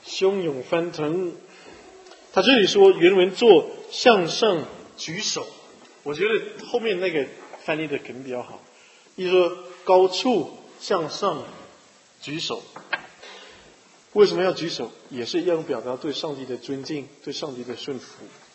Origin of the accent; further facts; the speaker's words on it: China; 希伯来语在这方面有点跟我们中国人喜欢的有点相同